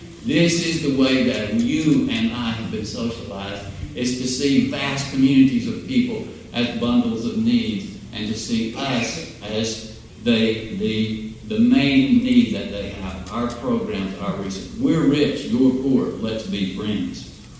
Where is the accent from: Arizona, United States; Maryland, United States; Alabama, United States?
Alabama, United States; Scottsboro; I'm from a notorious southern town. I'm from Scottsboro, Alabama.